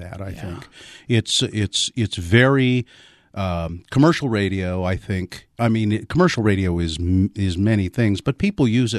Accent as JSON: {"language": "English", "town": "Ogden", "region": "Utah", "country": "United States", "tie": "born or raised there", "said": "I was in my hometown of Ogden"}